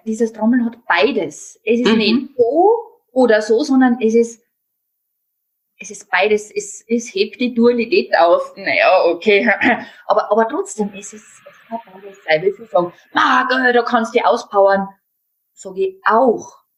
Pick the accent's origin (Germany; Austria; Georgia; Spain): Austria; Upper Austria; ich komme ja aus dem Mühlviertel